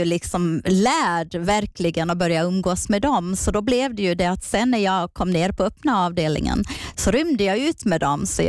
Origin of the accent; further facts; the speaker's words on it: southern Sweden, Sweden; Ja, som sagt, jag är uppvuxen, född i södra Sverige.